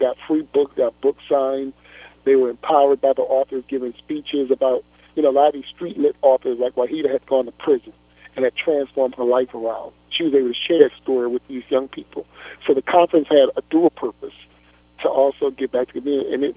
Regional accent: New Orleans, Louisiana, United States; I grew up in New Orleans in the Desire Project.

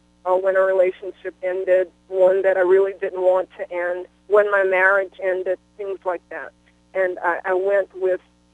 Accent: New Orleans, Louisiana, United States; And when I was growing up in New Orleans, we knew our neighbors

